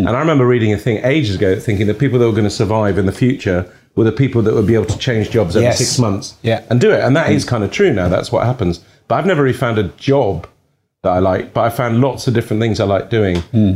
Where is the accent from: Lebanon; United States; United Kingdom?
Lebanon; I think it's because I grew up in Lebanon